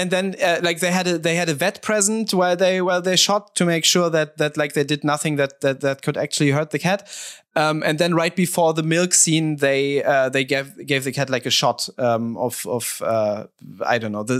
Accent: Germany; I'm from Germany.

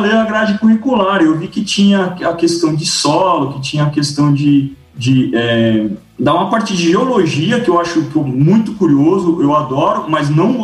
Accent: São Paulo, Brazil; Eu sou um cara que nasci em São Paulo, cresci em São Paulo.

